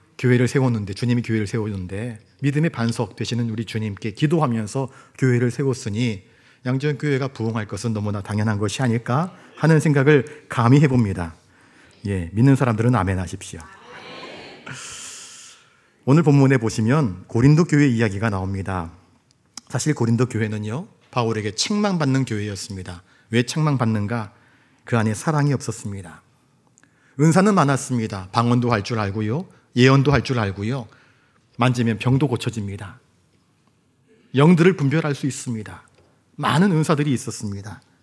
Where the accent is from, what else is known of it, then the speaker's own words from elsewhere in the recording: Jeju, South Korea; 제 고향이 제주도거든요.